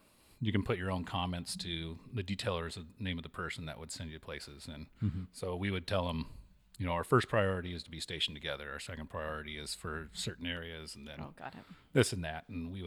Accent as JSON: {"language": "English", "town": "Bellflower", "region": "California", "country": "United States", "tie": "born or raised there", "said": "So I grew up in Southern California, a town called Bellflower, which is right outside of Long Beach."}